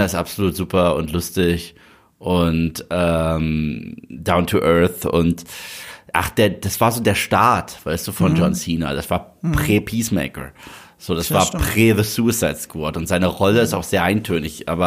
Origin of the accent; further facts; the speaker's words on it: Germany; Und dann, du hörst dich nicht deutsch an. Habe ich gesagt, doch bin ich.